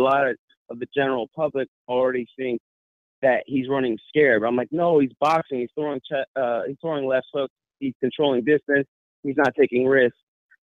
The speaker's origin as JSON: {"language": "English", "town": "San Francisco", "region": "California", "country": "United States", "said": "I'm from San Francisco, California"}